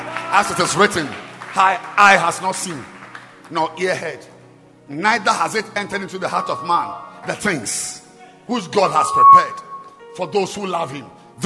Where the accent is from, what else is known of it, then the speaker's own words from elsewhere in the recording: Ghana; I'm a Ghanaian.